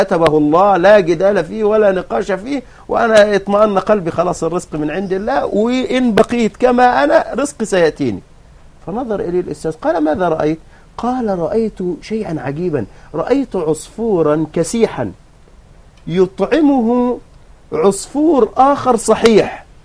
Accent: Egypt; عندنا في مصر بيقولوا الحركة بركة

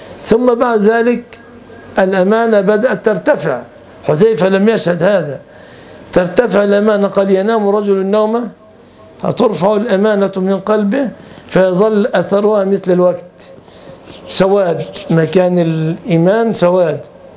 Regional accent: Egypt; عندنا في مصر نسميها إذا جاءت جمرة على رجلك ترى انتفاخا، نسميها المصريون البربيئة

